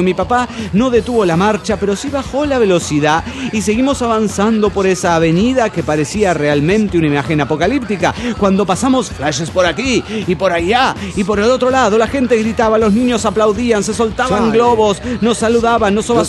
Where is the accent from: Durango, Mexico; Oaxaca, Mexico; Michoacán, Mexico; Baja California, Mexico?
Durango, Mexico; soy originaria de Durango, Durango, México.